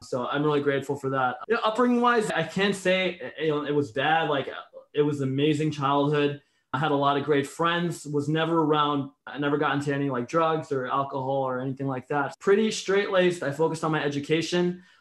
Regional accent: New York City, New York, United States; I'm from New York City.

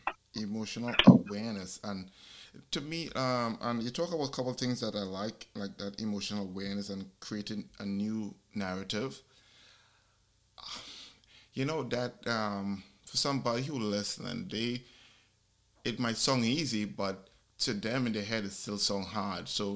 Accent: Brooklyn, New York, United States; when I was small, growing up in East New York, Brooklyn, a really tough neighborhood.

